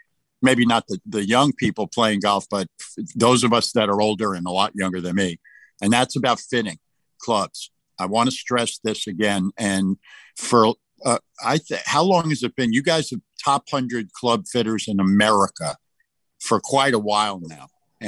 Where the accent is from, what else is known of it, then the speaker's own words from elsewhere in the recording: New York, United States; I grew up in New York.